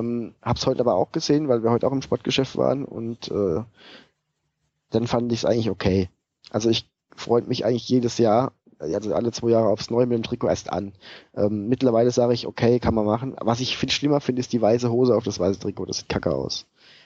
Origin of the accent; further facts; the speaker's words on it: Schneeberg, Saxony, Germany; born there; Ich habe ja vor 2 Wochen gegen meinen Geburtsort und Ex-Club Schneeberg in der ersten Mannschaft getroffen.